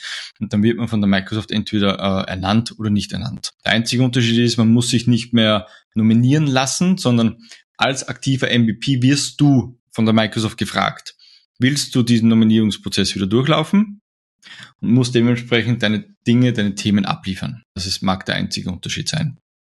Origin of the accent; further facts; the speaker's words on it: Austria; wie man bei uns in Österreich sagt.